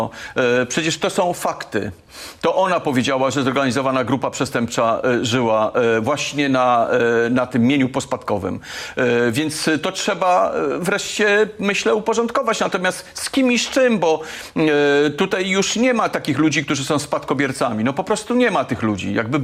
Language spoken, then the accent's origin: Polish; Warsaw, Masovian Voivodeship, Poland; bo ja w imieniu Warszawy dzisiaj mówię, bo jestem warszawiakiem